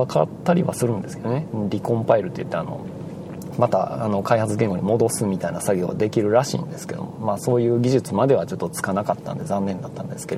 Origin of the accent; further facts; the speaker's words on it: Osaka, Japan; まあ、私大阪人なんで、まあ、大阪の梅田のですね